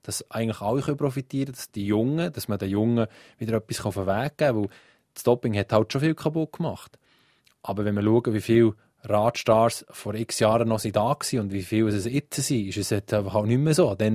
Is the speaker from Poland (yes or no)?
no; Switzerland